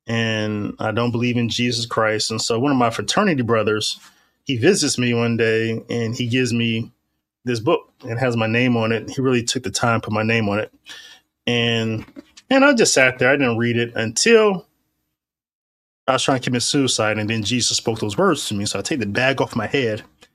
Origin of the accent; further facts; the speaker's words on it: Warren, Ohio, United States; it helped me realize what Malcolm X taught me as a kid growing up in Warren, Ohio.